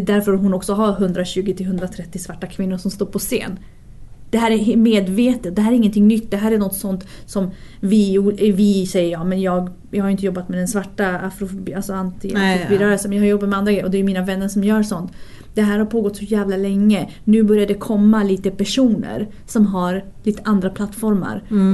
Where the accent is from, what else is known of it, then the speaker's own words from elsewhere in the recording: Umeå, Västerbotten County, Sweden; Nej, men alltså, jag är från Umeå och Ersboda.